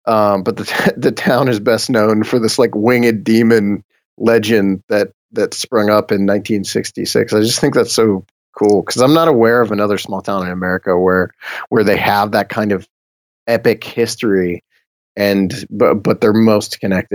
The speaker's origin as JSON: {"language": "English", "town": "Bolivar", "region": "Ohio", "country": "United States", "tie": "born or raised there", "said": "I grew up in Bolivar, Ohio, which is only like from the Ohio River. I grew up 90 minutes from the Ohio River"}